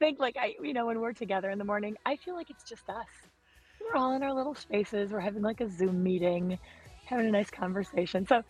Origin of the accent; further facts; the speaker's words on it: Green Bay, Wisconsin, United States; growing up in the Green Bay area with tribal land so close to us and knowing people who come from an indigenous background